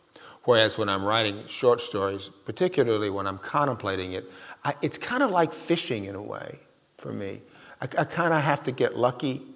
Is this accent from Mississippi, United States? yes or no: yes; Mississippi, United States; and also I came from Mississippi. You know, Eudora Welty lived up the street from me.